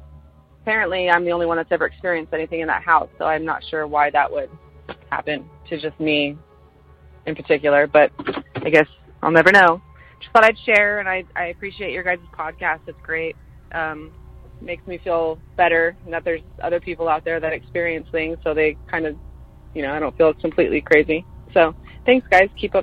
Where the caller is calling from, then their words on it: Austin, Texas, United States; I am calling from Austin area in Texas.